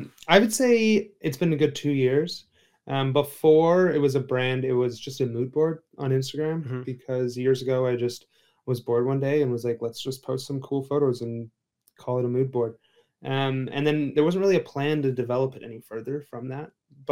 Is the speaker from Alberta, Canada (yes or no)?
no; Toronto, Ontario, Canada; now in Los Angeles, United States; Growing up in Toronto, it's very much a walking city, like New York in that way